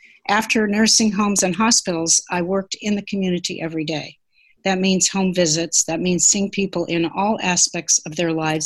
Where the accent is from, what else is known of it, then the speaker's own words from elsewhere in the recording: Whittier, California, United States; In the town of Whittier, which is a suburb of Los Angeles.